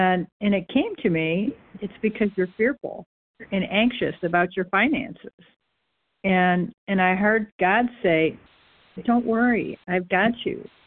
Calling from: Michigan, United States; from Michigan

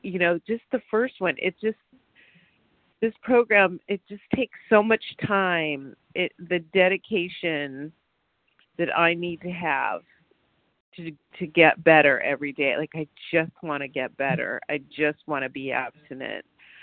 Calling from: California, United States; I'm calling from Southern California.

